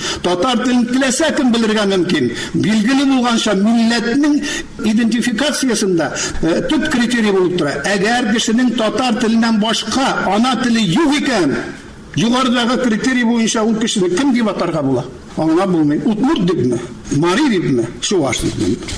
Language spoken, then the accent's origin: Tatar; Bashkortostan, Russia; мин үзем Башкортстанда туып үстем.